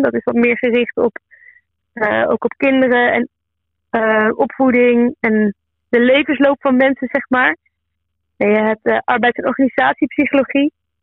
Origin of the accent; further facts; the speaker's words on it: Groningen, Netherlands; En ik kom zelf uit Groningen, dus ik kan het niet echt vergelijken met een andere stad. Ik heb niet in een andere stad gewoond.